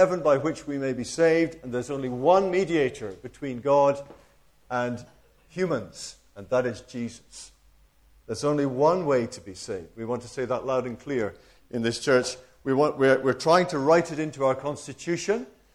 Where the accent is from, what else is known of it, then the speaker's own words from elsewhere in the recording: Scotland, United Kingdom; And I'm really English, but I like to think I'm part Scottish because I was brought up there.